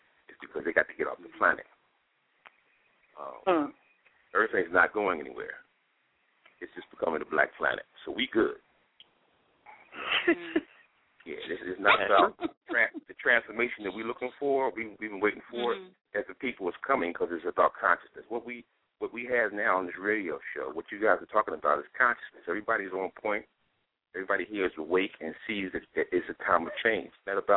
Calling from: Philadelphia, Pennsylvania, United States; calling from Philly.

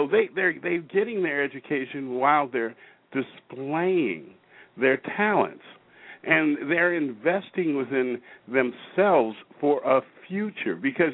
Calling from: Federal Way, Washington, United States; I'm calling in from Washington State up here in the Evergreen State, close to Seattle, but I'm in Federal Way, Washington.

